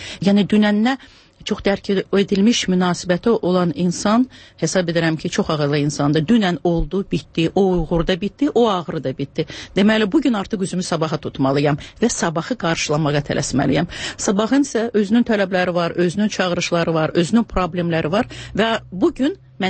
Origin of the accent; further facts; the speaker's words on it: Shusha, Karabakh, Azerbaijan; also born or lived in Kalbajar; Şuşa mənim uşaqlığımdır, Şuşa mənim gəncliyimdir. Özüm çatam hərbiçi olduğuna görə, Kəlbəcərdə işlədiyinə görə mən Kəlbəcərdə doğulmuşam.